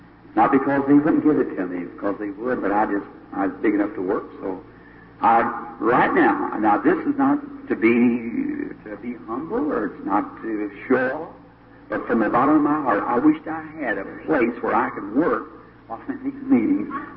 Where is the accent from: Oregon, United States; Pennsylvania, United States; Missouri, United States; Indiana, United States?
Indiana, United States; Jeffersonville; maybe at my hometown in Jeffersonville, if I could get that auditorium there, right where this was ministered to me